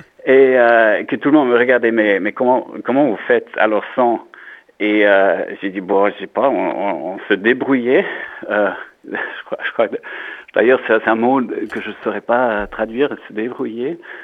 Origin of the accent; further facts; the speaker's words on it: German-speaking Switzerland, Switzerland; chez nous, en Suisse alémanique